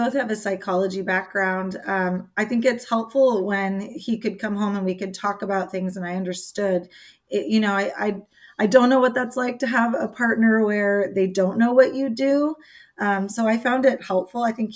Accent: California, United States; I grew up playing soccer in the Bay Area, which is where I reside now

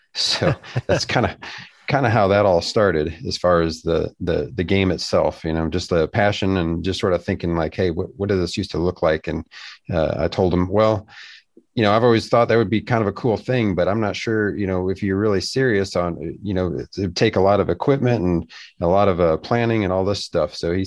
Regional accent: Rock Island, Illinois, United States; but in Rock Island, Illinois, I grew up in the Quad Cities.

